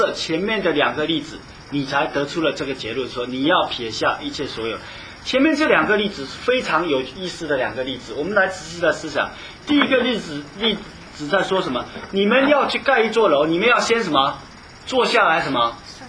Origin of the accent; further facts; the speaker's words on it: China; 我们中国人打仗的时候经常说一句话